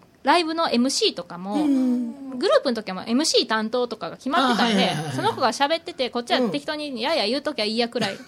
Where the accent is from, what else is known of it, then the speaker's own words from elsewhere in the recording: Osaka, Japan; now in Tokyo, Japan; 東京に出てきてからなんか関西人やから面白いとか、うん、勝手にそういうレッテルを貼られたり、うん、で大阪のどこがどうなんとかすごい大阪のことを逆に離れてから知りましたね